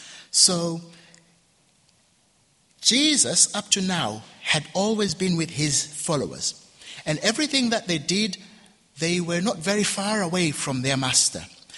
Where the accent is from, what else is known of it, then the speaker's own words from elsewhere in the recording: Uganda; accent: Ugandan; Sorry, my Ugandan accent is kicking in.